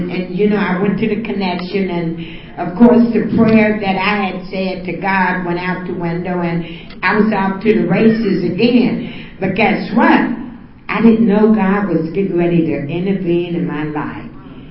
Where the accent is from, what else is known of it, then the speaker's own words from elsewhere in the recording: San Francisco, California, United States; I'm from San Francisco. I'm a 49er fan